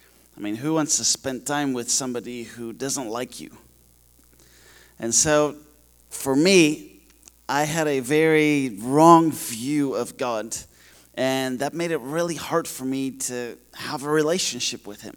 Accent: Netherlands; English is a second language; moved away as an adult; also born or lived in Turkey; now in Kenya; And so we're from the Netherlands, but I was born in Turkey, in the Middle East, because my parents were missionaries there. But then I grew up in the Netherlands, where I met my wife, and she was born in the Netherlands.

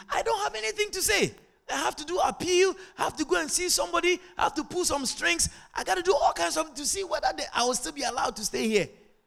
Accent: Queenstown, Pomeroon-Supenaam, Guyana; I born and grow abroad, but I is Guyanese. I come from Queenstown in Essequibo. I'm Essequibian.

